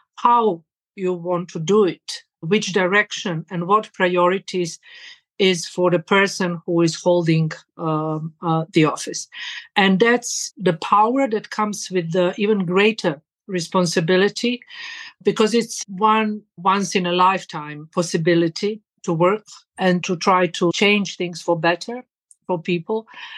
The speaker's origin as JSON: {"language": "English", "town": "Sarajevo", "region": "Federation of Bosnia and Herzegovina", "country": "Bosnia & Herzegovina", "tie": "born or raised there", "said": "So I was born in Sarajevo in Bosnia and Herzegovina, where I grew up"}